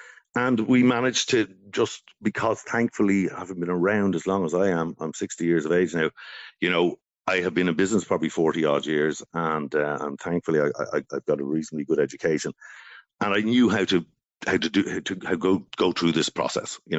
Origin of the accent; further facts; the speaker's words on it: Ballybeg, Ireland; Now, when I was growing up, and when you were growing up in Ballybeg, you know, you came home from school, you dropped your bag, you went out on the road with the ball and you kicked around.